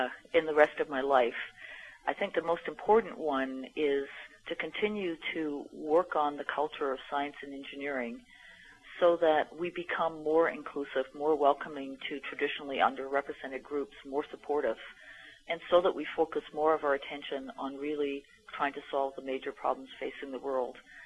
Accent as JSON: {"language": "English", "country": "Canada", "lives_now": "United States", "said": "I'm a Canadian working in the U.S."}